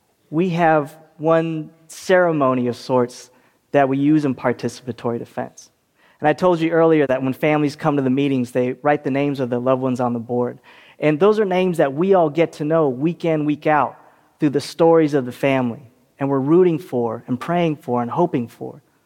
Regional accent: California, United States; in my home state of California, it costs $60,000 to house someone in the California prison system.

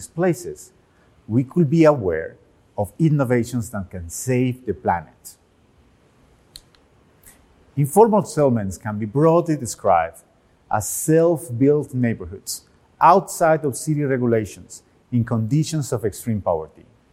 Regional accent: Medellin, Antioquia, Colombia; English is a second language; When I was 6 years old, growing up in Medellin, Colombia

